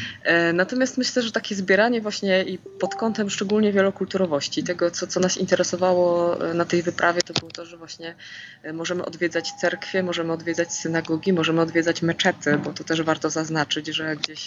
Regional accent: Olsztyn, Warmian-Masurian Voivodeship, Poland; ja jestem z Olsztyna, a tam w większości wszyscy po wojnie po prostu byli na tę ziemię, więc moi dziadkowie też pochodzili z Wilna

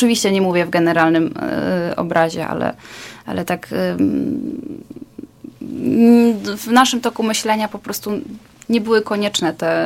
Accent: Poznań, Greater Poland Voivodeship, Poland; now in Kraków, Poland; My z Martą akurat obie jesteśmy w Krakowie, ale pochodzimy z Poznania, tak.

